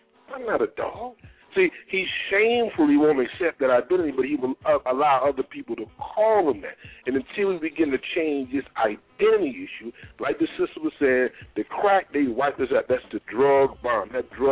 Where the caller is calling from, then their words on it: New Jersey, United States; I'm calling from New Jersey.